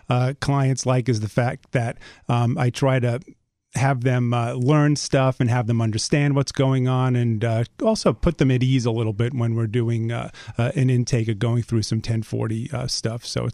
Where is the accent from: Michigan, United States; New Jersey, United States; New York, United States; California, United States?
New York, United States; accent: New York; moved away as an adult; now in Virginia, United States; I moved to Virginia, Northern Virginia area, about 3.5 years ago. And checked my New York accent at the door when I arrived.